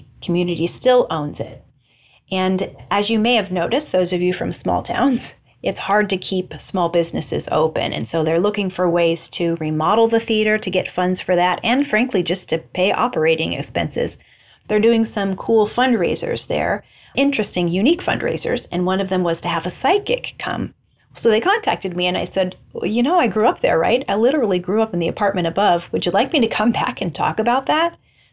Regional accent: Albia, Iowa, United States; So throughout my, I think, 20 years I grew up in Albia

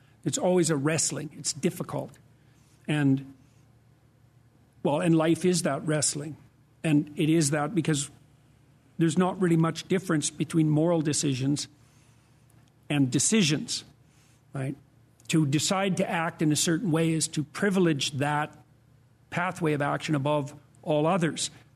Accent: Canada; I'm from Canada.

